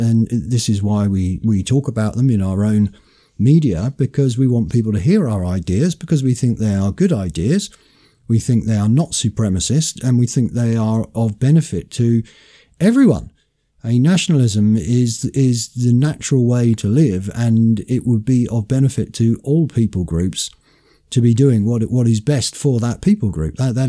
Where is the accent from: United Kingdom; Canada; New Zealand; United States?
United Kingdom; And being British, we're supposed to pride ourselves on our tolerance of different points of view.